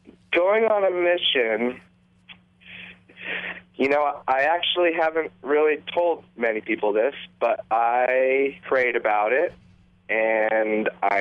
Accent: Washington, United States; now in Nashville, United States; I grew up in the Seattle area and have a great family. I have four sisters and just raised really, really well by my parents. Moved out to Nashville a year and a half ago, and just had moved my studio here from Seattle

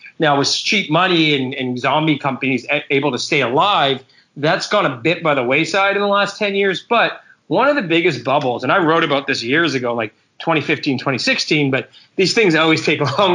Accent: Canada; we're both from Canada

